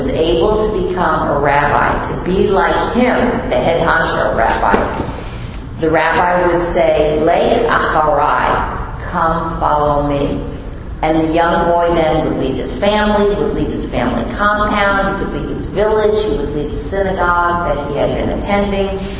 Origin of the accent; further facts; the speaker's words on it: Bronx, New York, United States; accent: Bronx; I'm just probably using my Bronx accent.